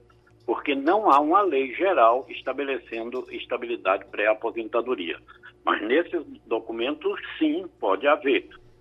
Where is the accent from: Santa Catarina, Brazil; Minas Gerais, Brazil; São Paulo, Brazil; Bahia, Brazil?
Minas Gerais, Brazil; Estrela do Sul; also born or lived in Uberlândia; Eu sou de Minas Gerais, eu nasci em Uberlândia, mas fui criado em um lugar chamado Estrela do Sul, que é a terra do garimpo de diamantes